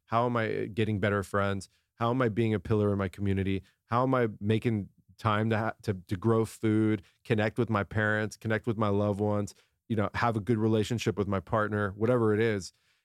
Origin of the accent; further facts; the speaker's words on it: La Jolla, California, United States; I grew up in La Jolla down in San Diego.